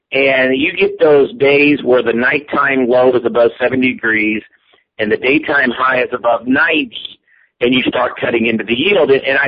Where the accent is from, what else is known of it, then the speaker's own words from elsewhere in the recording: Illinois, United States; Well, again … I'm a farmer from Central Illinois. Family has been here for a long time, been here for, it seems like, forever. Some of the first settlers to come into this area.